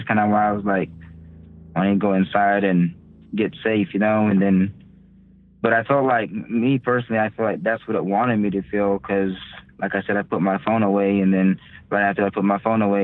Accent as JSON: {"language": "English", "town": "Midland", "region": "Texas", "country": "United States", "said": "I'm from Midland, Texas."}